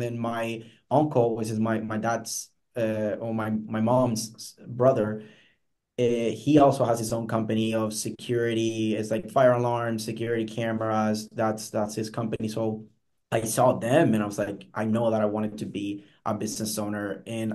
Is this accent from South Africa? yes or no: no; Puerto Rico; now in United States; I'm originally from Puerto Rico, got recruited with the Air Force, and that's how I got to the States.